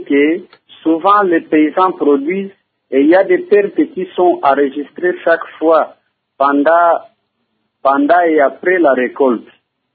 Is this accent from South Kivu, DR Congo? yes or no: yes; South Kivu, DR Congo; surtout ici chez nous, au Sud Kivu